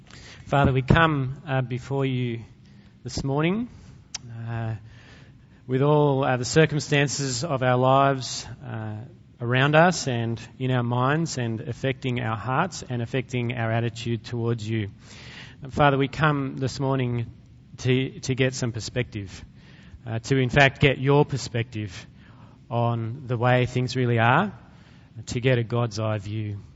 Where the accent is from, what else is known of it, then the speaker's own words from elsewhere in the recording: Sydney, New South Wales, Australia; now in Lismore, Australia; In spite of the fact that I grew up in Sydney, I'm not really a fan of cities.